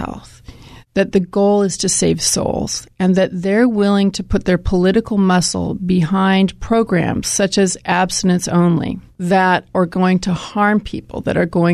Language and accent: English; New York, United States; I mean, I'm Jewish. I'm from New York. My name is fairly unmistakably Jewish.